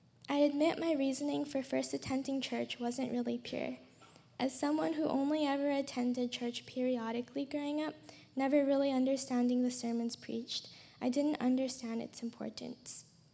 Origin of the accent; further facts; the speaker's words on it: Honolulu, Hawaii, United States; Born and raised in Honolulu, Hawaii, I've been blessed with two very loving parents and a wonderful older sister.